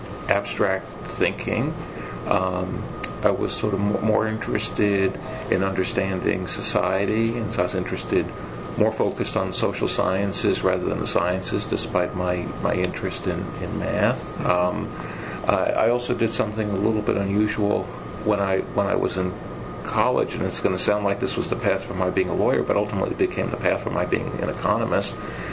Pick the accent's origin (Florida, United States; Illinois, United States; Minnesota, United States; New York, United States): New York, United States; New York City; I grew up in Brooklyn